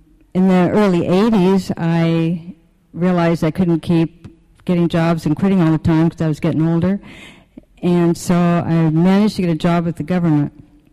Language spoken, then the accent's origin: English; Oregon, United States; I'm originally from Oregon, from a small town in Oregon.